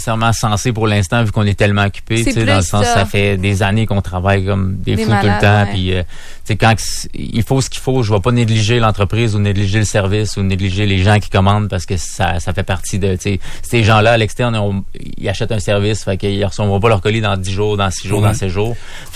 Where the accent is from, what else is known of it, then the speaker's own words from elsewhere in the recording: Quebec City, Quebec, Canada; Oui, je suis de Québec.